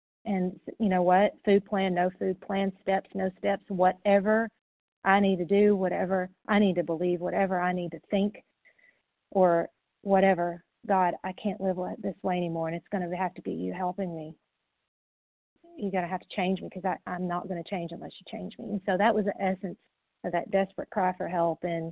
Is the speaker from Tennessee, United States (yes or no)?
yes; Tennessee, United States; Initials got a little mumbled. That's okay. And I'm from East Tennessee.